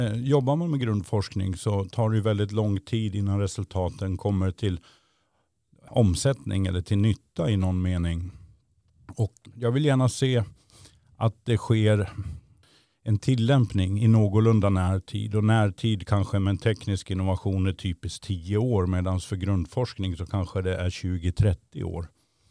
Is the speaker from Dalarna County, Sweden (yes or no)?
yes; Borlänge, Dalarna County, Sweden; now in Uppsala, Sweden; själv är jag uppvuxen i Dalarna i Borlänge, har gått tekniskt gymnasium, gjorde militärtjänst i Falun i 15 månader och sen flyttade jag hit till Uppsala